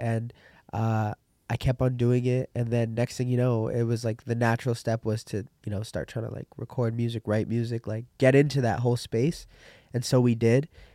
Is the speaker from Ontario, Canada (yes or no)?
yes; Toronto, Ontario, Canada; So, originally, we grew up in Toronto. We were Jarvis and Dundas area.